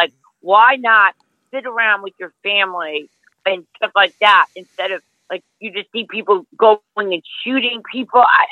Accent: Long Island, New York, United States; also born or lived in New Jersey; I'm from Long Island, but I lived in New Jersey.

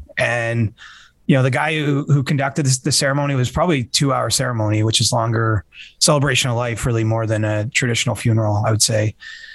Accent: Cobourg, Ontario, Canada; He's a legend in my hometown of Cobourg, Ontario, born and raised there.

